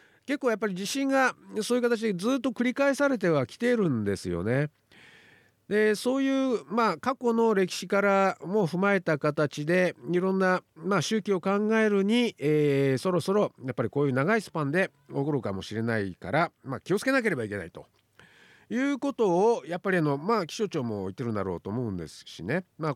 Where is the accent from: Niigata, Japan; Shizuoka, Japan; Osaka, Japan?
Shizuoka, Japan; 私がまあ出身 の静岡県のね、まあ遠州灘から駿河湾にかけてのあたりですね。まあ、私子どもの頃からよく東海地震っていうのがいつか来るぞっていうふうにずっと言われてたんですね。